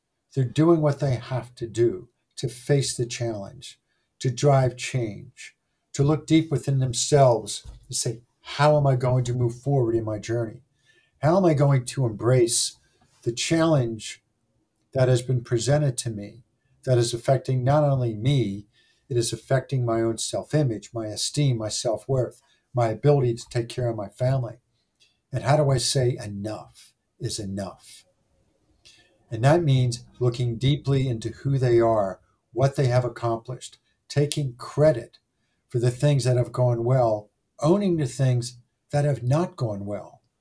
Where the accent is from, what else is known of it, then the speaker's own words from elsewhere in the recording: Pennsylvania, United States; Growing up in Delaware County, the man that we shared a driveway with was from Buffalo.